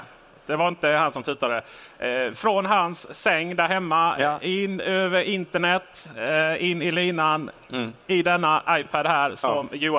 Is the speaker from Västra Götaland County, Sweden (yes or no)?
no; Skåne, Sweden; Jag är ju skåning, så jag har knappt sett snöva.